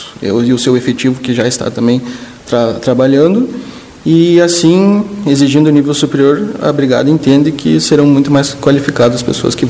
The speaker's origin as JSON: {"language": "Portuguese", "town": "Lagoa Vermelha", "region": "Rio Grande do Sul", "country": "Brazil", "tie": "born or raised there", "said": "Sim, é um prazer imenso, né, estar aqui, estar de volta à minha terra. Não foi fácil voltar, foi uma luta bem grande, né, em todo esse ano fora."}